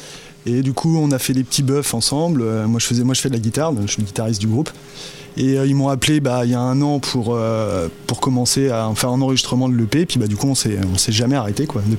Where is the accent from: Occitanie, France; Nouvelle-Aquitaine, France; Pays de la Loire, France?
Pays de la Loire, France; Nantes; Alors moi je suis nantais déjà.